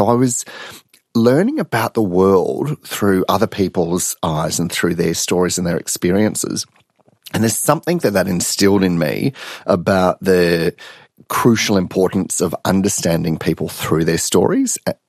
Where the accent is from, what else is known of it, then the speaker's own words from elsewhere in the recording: Tennant Creek, Northern Territory, Australia; where I grew up in Tennant Creek